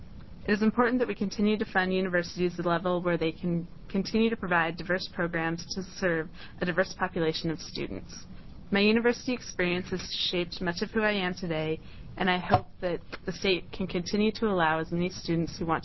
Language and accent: English; Molalla, Oregon, United States; I grew up in Molina, Oregon, a small town outside of Oregon City.